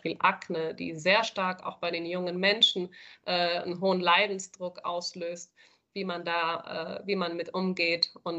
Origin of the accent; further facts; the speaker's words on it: Spain; now in Germany; ich bin in Spanien aufgewachsen